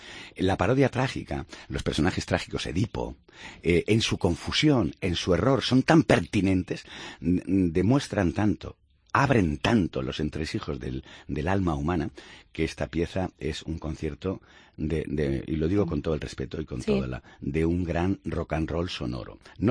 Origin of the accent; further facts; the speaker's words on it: Riaño, Castile and León, Spain; terminar un domingo en Riaño, en mi pueblo